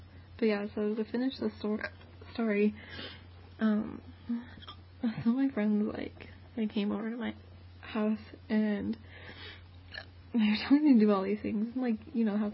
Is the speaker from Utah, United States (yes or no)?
yes; Utah, United States; I'm from Utah.